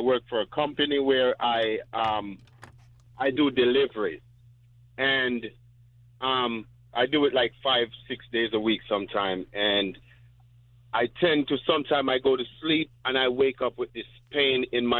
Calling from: Hudson, United States; Yes. I'm calling from Hudson.

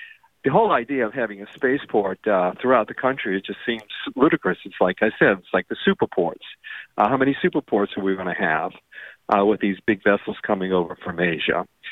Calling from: Riverside, California, United States; Hey, I'm calling from Riverside.

